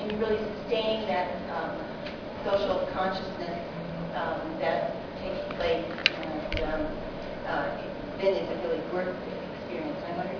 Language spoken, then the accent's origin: English; California, United States; I'm from California.